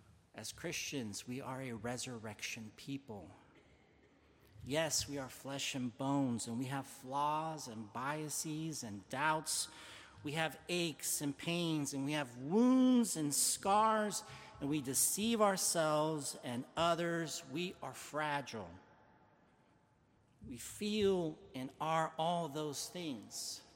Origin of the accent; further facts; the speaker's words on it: Hermosillo, Sonora, Mexico; moved away; leaving my hometown of Hermosillo, Mexico, to another part of my beloved Mexico.